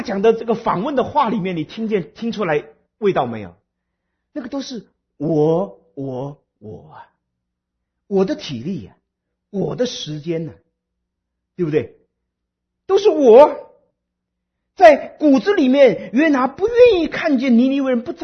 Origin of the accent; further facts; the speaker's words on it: Taiwan; now in United States; 还好我是台湾来的，台湾来的开车都是一流的，二流的不是已经死了就在医院里面躺着。